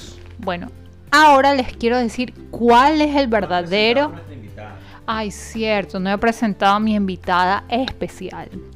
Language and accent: Spanish; Ecuador; Pero como somos ecuatorianos, no hacemos caso